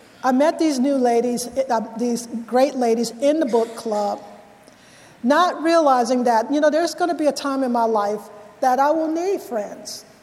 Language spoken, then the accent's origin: English; New Orleans, Louisiana, United States; also born or lived in California; now in Mississippi, United States; I told you that I moved from New Orleans to California, then to Mississippi. You know, growing up in New Orleans, you know, there's a certain way that we talk.